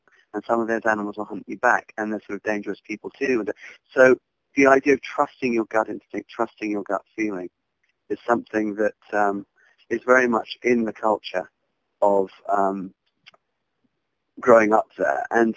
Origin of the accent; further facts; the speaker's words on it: South Africa; I think one of the differences for me as a British South African is that we are actually taught as children in Africa to trust our guts